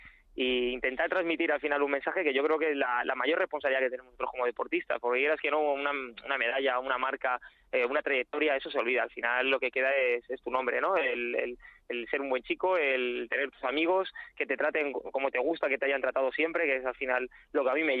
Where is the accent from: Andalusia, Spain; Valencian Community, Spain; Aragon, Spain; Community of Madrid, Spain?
Community of Madrid, Spain; creo que también en Madrid es normal que, siendo yo madrileño, conociéndome toda la gente de los pueblos aledaños